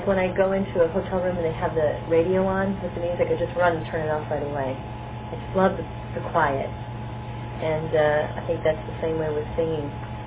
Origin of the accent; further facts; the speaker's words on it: Rockford, Illinois, United States; Oh, yeah. That's my